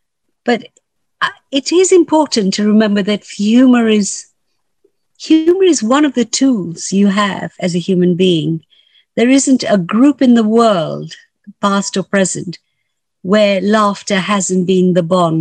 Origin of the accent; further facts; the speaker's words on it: London, United Kingdom; So they'll say, where do you come from? I'd say, you know, West London. No, where do you really come from? I said, yeah, West London.